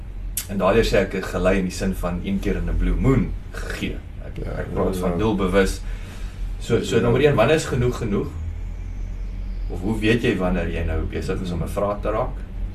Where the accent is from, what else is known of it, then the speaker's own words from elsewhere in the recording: England, United Kingdom; ons kom uit Engeland wat baie goed die mediese kant verniet het.